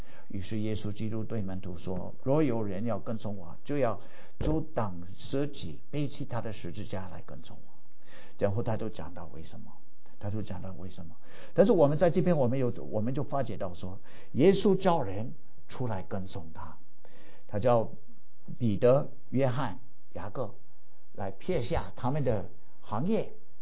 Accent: North Dakota, United States; 我本来是我们家乡的北大科特州的大学里头的学生，有一次回到家乡了，打工

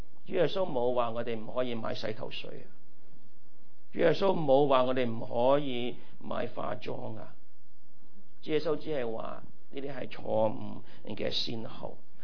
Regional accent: Taishan, Guangdong, China; Soda 系凉水，我哋台山人讲凉水啊嘛

